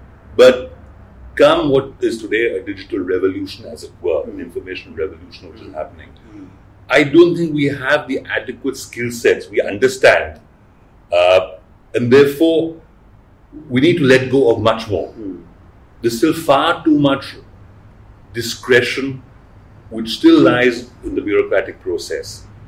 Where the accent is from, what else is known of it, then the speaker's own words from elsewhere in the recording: India; as an Indian, I feel